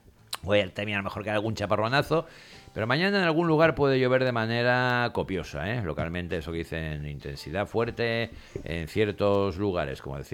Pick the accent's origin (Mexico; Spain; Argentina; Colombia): Spain; Alberic, Valencian Community; ¿Tú te acuerdas cuando éramos pequeños en Alberic que teníamos algún colega, Vicent, que iba a la taronxa, alguno más?